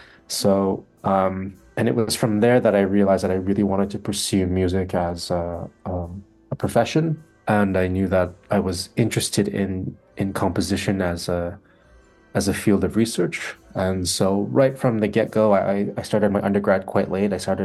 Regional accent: Calgary, Alberta, Canada; also born or lived in Edmonton / Montreal / Germany; I grew up in Calgary, so that's sort of my home base. Did my first composition degree there, and I lived for a while in Edmonton, had some good times there, but I spent 10 years living in Montreal

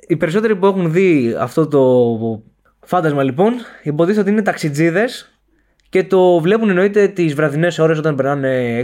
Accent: Evia, Central Greece, Greece; είμαι κι εγώ από την Εύβοια και νιώθω την ανάγκη γιατί είμαι ακραίος τοπικιστής.

